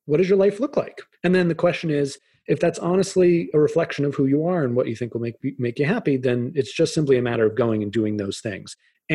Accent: Massachusetts, United States; I grew up outside of Boston.

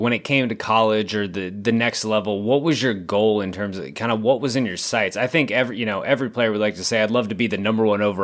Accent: Texas, United States; And you know, I grew up in Texas, so it's pretty much every month except December.

